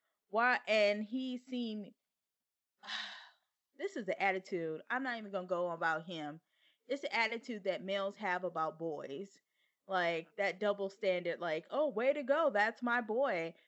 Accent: Texas, United States; I remember, because I'm from Texas, and they teach abstinence

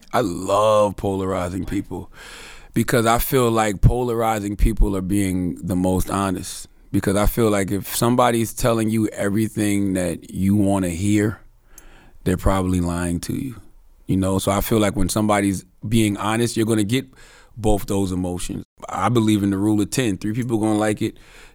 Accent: South Carolina, United States; So I'm from South Carolina, I'm a Carolinian.

